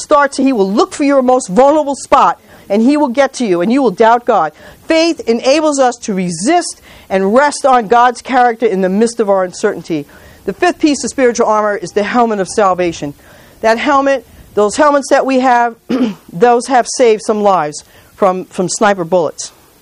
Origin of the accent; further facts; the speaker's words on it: New York, United States; I was a New Yorker. I hated everybody. I never smiled. I never laughed. I was from New York.